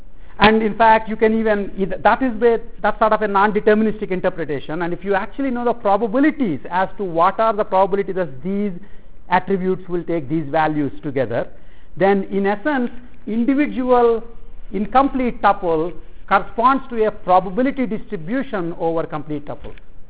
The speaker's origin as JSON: {"language": "English", "country": "India", "said": "you know, I'm from India, so I can outsource."}